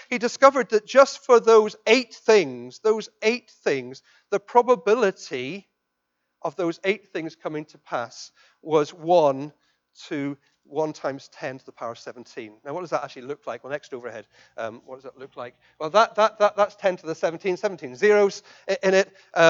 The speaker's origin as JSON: {"language": "English", "country": "Ireland", "tie": "born or raised there", "also_born_or_lived": "Leeds, England", "said": "and so I was born in Leeds, and I was brought up in Ireland, and it's weird."}